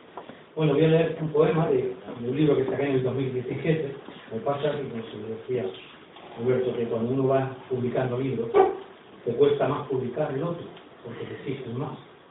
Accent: Valencian Community, Spain; Allí en Valencia, en mi pueblo, organizamos un encuentro internacional de poetas.

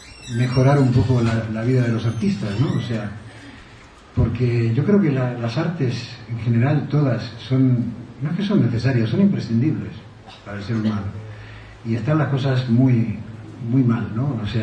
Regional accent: Argentina; como aunque no se me note, yo soy argentino

